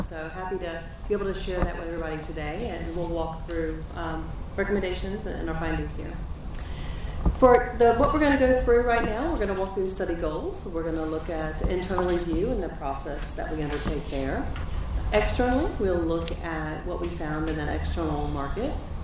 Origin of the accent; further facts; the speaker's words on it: Tallahassee, Florida, United States; I'm from Tallahassee, Florida.